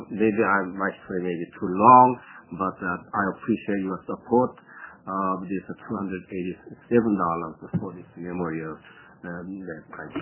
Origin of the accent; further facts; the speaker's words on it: Georgia, United States; from the Hyundai Semiconductor Headquarters in my hometown, Georgia area.